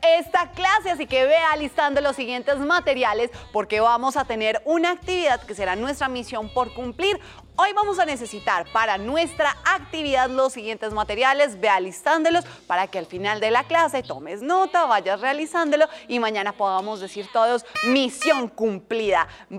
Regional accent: Colombia; Hoy vamos a hablar de las raíces que como colombianos tenemos de este magnífico continente.

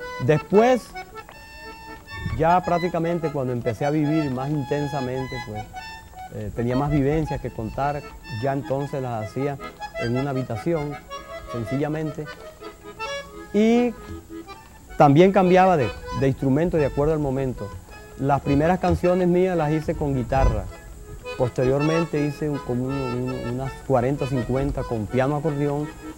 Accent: Valledupar, Cesar, Colombia; es un canto que le dedico yo a mi tierra, a Valledupar.

